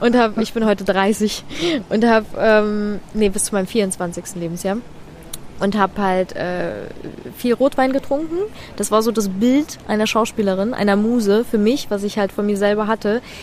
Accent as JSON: {"language": "German", "country": "Ukraine", "moved": "yes", "lives_now": "Germany", "said": "ich komme aus der Ukraine ursprünglich"}